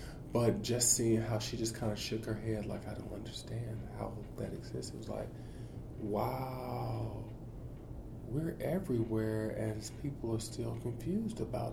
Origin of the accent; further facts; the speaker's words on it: United States; an American in Europe. Is you're a minority, and I was a multiple minority, black gay man in Austria.